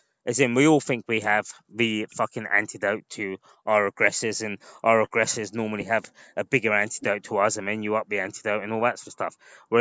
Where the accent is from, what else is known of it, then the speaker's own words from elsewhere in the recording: Stoke-on-Trent, West Midlands, United Kingdom; No, no, no. I'm not. I've never been a pikey. I'm a pikey from Stoke. I was just poor.